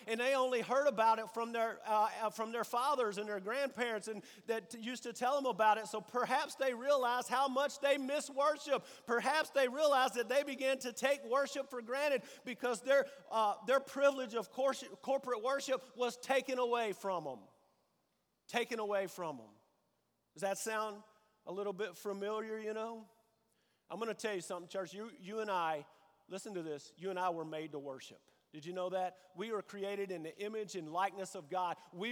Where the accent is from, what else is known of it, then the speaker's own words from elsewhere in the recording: Alabama, United States; And listen, I'm from Alabama, so I'm not real good at math